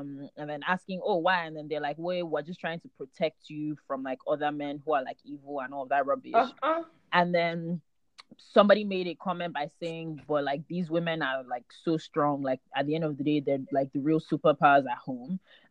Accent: Nigeria; growing up in Nigeria, I know so many women, aunties, uncles, mothers.

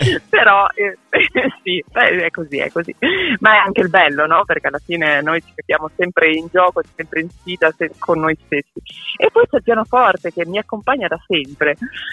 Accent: Emilia-Romagna, Italy; io sono romagnola, chiamo babbo

